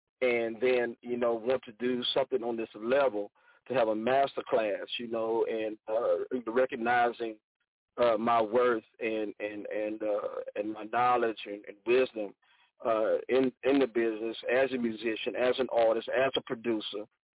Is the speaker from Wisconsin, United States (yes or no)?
no; Georgia, United States; now in Houston, United States; I'm originally from Southeast Georgia. Down there, root country down, man, my gullah folk down up in there, but I'm here on the Third Coast in the Houston area